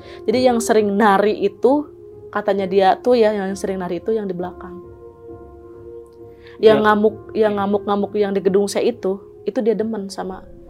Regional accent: Banten, Indonesia; Mentang-mentang saya orang Banten didiktekan gitu.

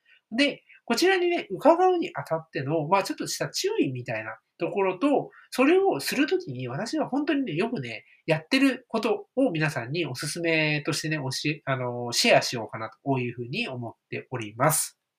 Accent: Aichi, Japan; 実は私は愛知出身でして、別に名古屋じゃないんですけど、ウイローは結構小さい頃から身近にあったんですよね。

